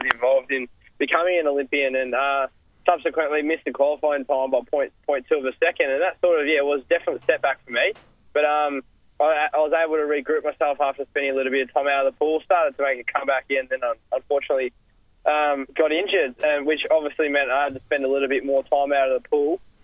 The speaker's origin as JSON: {"language": "English", "town": "Tooradin", "region": "Victoria", "country": "Australia", "tie": "born or raised there", "said": "I'm from Tooradin, so I grew up in Tooradin. Just recently moved out to Montella to be a little bit closer to training, but Tooradin will always be home to me."}